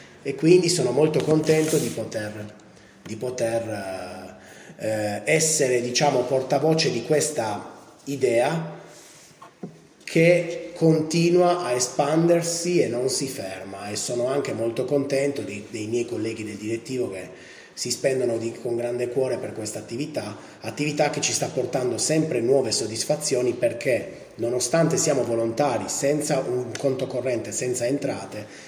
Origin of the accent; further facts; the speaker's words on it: Turin, Piedmont, Italy; born there; Io sono nato a Torino, sono tornato a Torino nel 99